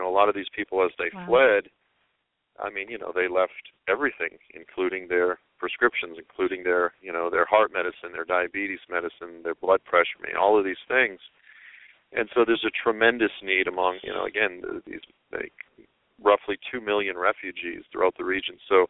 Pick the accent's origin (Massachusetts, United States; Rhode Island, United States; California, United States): Massachusetts, United States; And I grew up on the South Shore, Massachusetts, South Boston area.